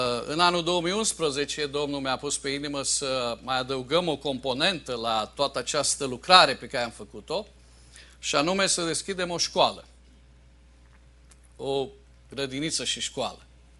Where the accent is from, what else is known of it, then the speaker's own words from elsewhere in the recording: Cluj-Napoca, Cluj County, Romania; born there; now in Constanța, Romania; Sunt în Constanța de 24 de ani. M-am născut la Cluj și Domnul m-a chemat să merg un fel de misionar în această zonă a României